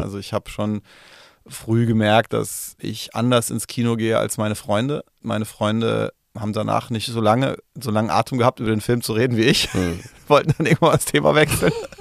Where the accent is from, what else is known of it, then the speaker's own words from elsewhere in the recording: Mainz, Rhineland-Palatinate, Germany; war in Mainz immer, wo ich herkomme